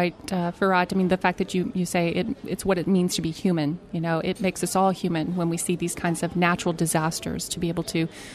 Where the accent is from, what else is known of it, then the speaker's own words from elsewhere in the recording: Oklahoma, United States; Everybody we've met here in Turkey, once they know we're from Oklahoma, they're giving us their condolences.